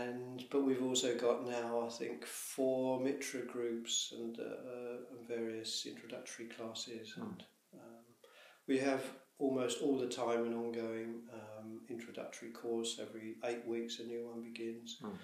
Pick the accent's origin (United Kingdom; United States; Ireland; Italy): United Kingdom; England; now in Germany; Because being an Englishman in Germany, I don't particularly just want to be in touch with Sri Ratna Buddhists.